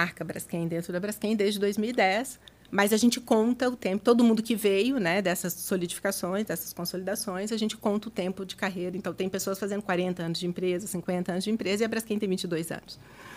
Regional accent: Minas Gerais, Brazil; Bom, eu sou mineira

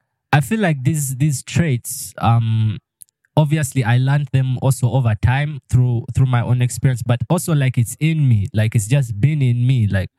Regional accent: Kampala, Central Region, Uganda; but for me, I grew up here in Kampala, like, my whole life, since I was a child, you know.

